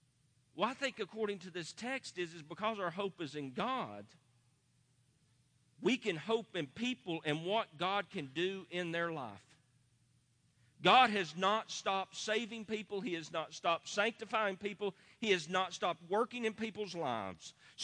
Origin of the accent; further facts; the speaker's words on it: the South, United States; How can I be one with some of you Yankees as a Southerner?